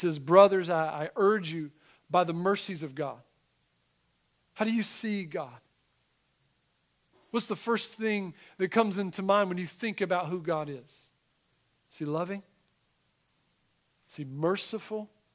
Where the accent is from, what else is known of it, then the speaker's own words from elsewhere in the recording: North Carolina, United States; But my first time kind of driving into the city, I grew up in Eastern North Carolina, never been to New York City.